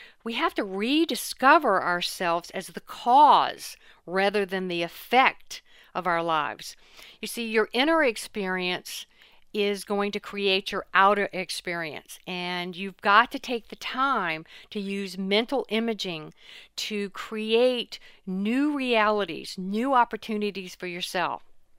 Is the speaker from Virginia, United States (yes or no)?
yes; Chuckatuck, Virginia, United States; Growing up in Chuckytuck, Virginia, my parents were farmers as far back as we can trace